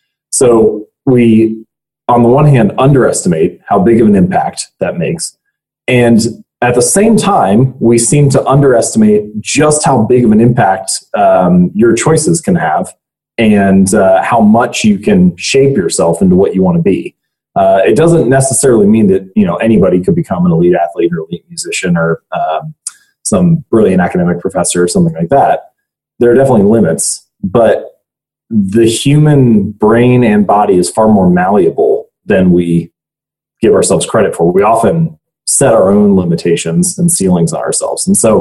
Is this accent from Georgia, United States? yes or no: no; Hamilton, Ohio, United States; I'm an Ohio boy. I was born and raised just outside Cincinnati in a town called Hamilton, Ohio, and lived there in the same house for my whole life until I went to college.